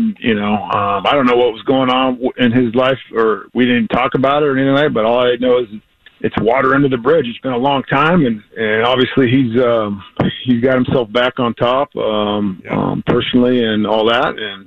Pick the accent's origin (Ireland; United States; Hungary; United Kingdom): United States; West Coast; growing up on the West Coast, I would love to see the Pac-12 be able to do a lot better than it has been.